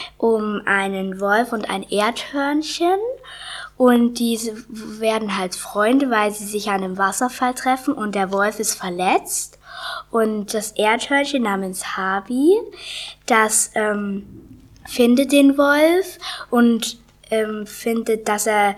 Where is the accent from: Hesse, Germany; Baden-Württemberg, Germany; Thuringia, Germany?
Thuringia, Germany; Erfurt; Ich komme aus Erfurt und bin in der Thomas-Mann-Grundschule. Das ist eine Grundschule und ich bin auch 10 Jahre alt und ich bin 4. Klasse.